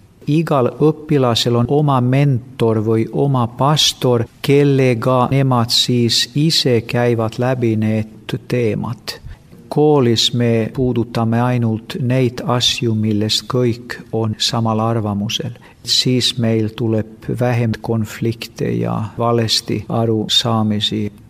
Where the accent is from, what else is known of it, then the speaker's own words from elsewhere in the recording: Sweden; Estonian is a second language; also born or lived in Finland; now in Stockholm, Sweden; Ma olen soomlane, aga mu vanemad kolisid Rootsi, kui ma olin 7 aastat vana, et ma olen Rootsis üles kasvanud ja kõik koolid seal käinud.